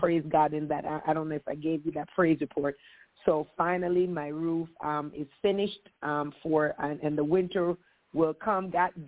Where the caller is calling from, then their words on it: Maryland, United States; I'm calling from the Maryland, D.C., Virginia